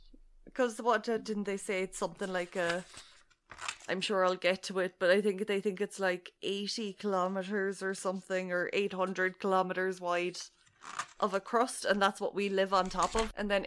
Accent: Scotland, United Kingdom; I mean, being a Scotsman, I understand

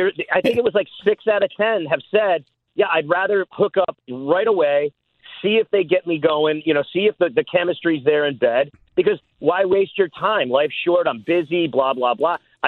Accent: Ireland; I'm Irish.

